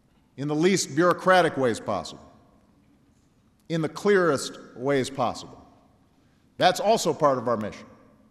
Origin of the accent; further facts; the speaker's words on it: Chicago, Illinois, United States; In my hometown, the Chicago River, you probably could not find anything alive in there 4 decades ago.